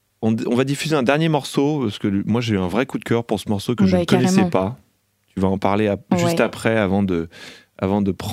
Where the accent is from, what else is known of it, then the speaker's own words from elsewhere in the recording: Boulogne, France; Pourtant, je suis originaire de Boulogne, c'est pour ça que je dis ça.